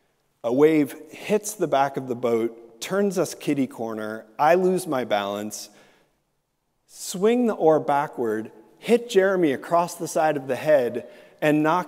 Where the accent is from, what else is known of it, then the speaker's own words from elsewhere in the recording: Philadelphia, Pennsylvania, United States; and I grew up in Philadelphia. We don't do stuff like this.